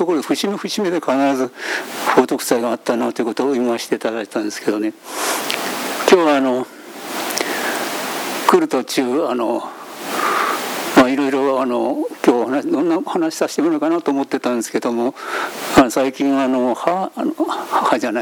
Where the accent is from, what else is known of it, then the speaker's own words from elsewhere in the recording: Hita, Oita, Japan; moved away as an adult; also born or lived in Tokyo; 私が母日田というところで生まれ育ったんですけども、18歳を機にそこを旅立って、そして10年間ぐらい東京で暮らすわけですけども